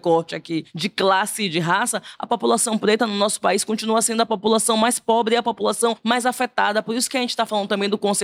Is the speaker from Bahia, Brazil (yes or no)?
yes; Salvador, Bahia, Brazil; Eu sou de Salvador…